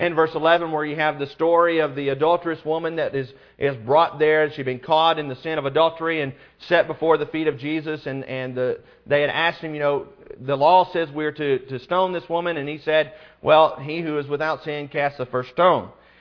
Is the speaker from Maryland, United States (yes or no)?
no; Illinois, United States; born there; They were both born in Mississippi and I was born in Illinois.